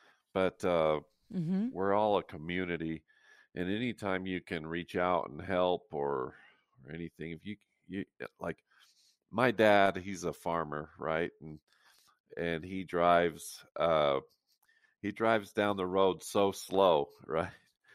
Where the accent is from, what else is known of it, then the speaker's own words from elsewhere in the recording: Roosevelt, Utah, United States; Yeah, I was born and raised in Roosevelt, Utah, on a dairy farm.